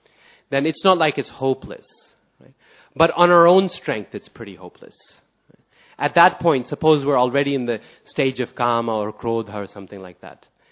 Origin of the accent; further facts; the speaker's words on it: Boise, Idaho, United States; And he came to one to my hometown in Boise, Idaho.